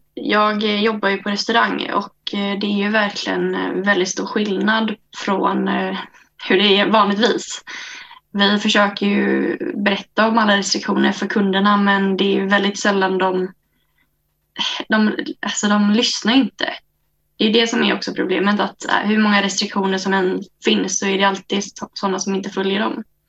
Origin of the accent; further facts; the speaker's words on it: Kungälv, Västra Götaland County, Sweden; now in Gothenburg, Sweden; och jag är också 22 år gammal. Jag är från Kungälv egentligen men jag bor i Göteborg just nu.